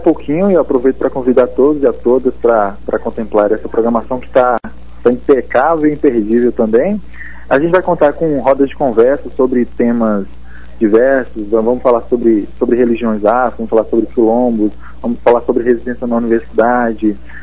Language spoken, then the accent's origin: Portuguese; Vitória da Conquista, Bahia, Brazil; Então, eu me autodeclaro negro, sou baiano, sou de Vitória da Conquista.